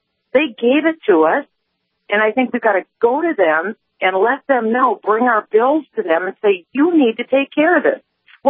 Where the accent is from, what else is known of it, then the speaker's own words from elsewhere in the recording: Minnesota, United States; And I really think, like in my home state of Minnesota, people need to say to Al Franken